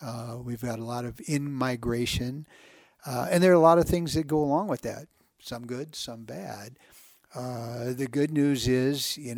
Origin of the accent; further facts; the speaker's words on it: Denver, Colorado, United States; moved away as an adult; now in Sandpoint, United States; I'm from Sandpoint today. I'm not from Denver, Colorado. Yeah. 28 years ago, I was from Denver, Colorado, but I'm from Sandpoint.